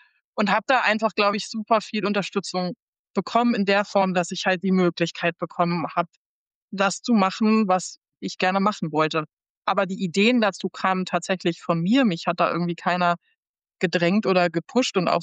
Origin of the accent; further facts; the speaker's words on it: Hamburg, Germany; im März 2022 dann letztendlich in Hamburg gelandet. Wieder zurück. Also ich komme aus Hamburg und war dann viele Jahre woanders und bin jetzt back to the roots wieder in der Heimat.